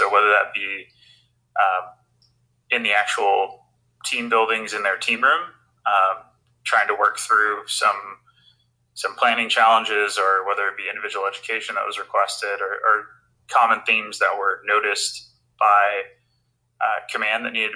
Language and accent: English; Texas, United States; I'm originally from North Texas, kind of North Dallas area.